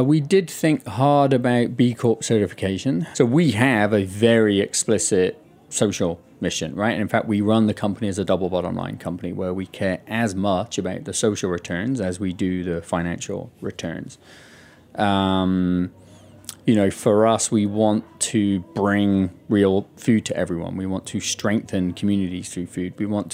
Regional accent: United Kingdom; So in my home country, the UK, because of the intensive farming techniques

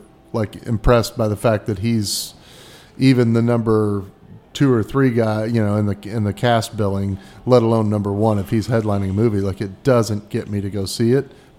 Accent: St. Louis, Missouri, United States; and he's from my hometown, St. Louis

